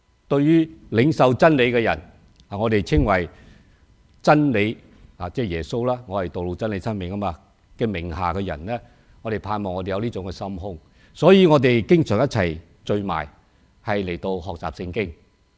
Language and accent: Chinese; Hong Kong; 把我们广东人香港来的就是叫过瘾